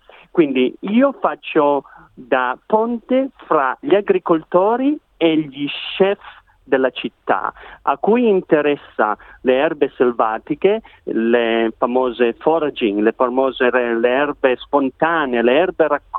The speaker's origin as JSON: {"language": "Italian", "region": "Piedmont", "country": "Italy", "tie": "born or raised there", "said": "io sono nato e cresciuto in provincia di Torino, in una cascina delle mucche da latte, quindi noi si andava in giro a raccogliere le erbe selvatiche"}